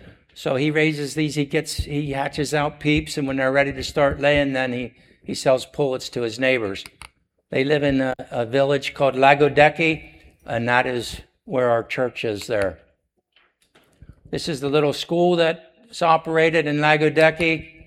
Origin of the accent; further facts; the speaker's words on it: Freedom, Pennsylvania, United States; Meanwhile, I was raised here in Freedom in Pennsylvania.